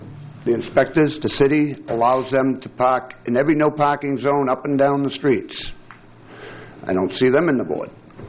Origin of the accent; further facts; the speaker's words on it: Massachusetts, United States; A party. I'm sorry, I'm from Massachusetts.